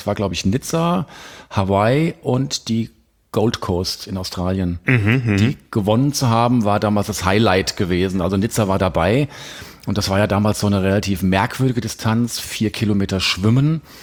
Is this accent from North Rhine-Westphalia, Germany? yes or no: no; Hesse, Germany; now in Crailsheim, Germany; Hab in Frankfurt studiert, bin ja eigentlich Hesse. Jetzt lebe ich im süddeutschen Raum bei Schwäbisch Hall in Crailsheim.